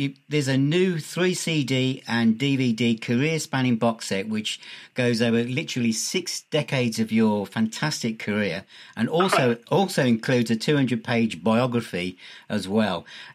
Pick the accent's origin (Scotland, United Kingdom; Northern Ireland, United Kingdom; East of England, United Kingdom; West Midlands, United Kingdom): West Midlands, United Kingdom; Birmingham; I'm originally from Birmingham myself